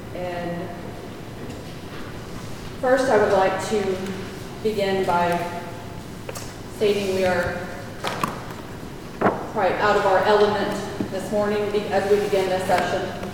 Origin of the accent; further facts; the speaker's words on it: United States; as we all know that as Indian people, our relationships extend throughout Indian country like that.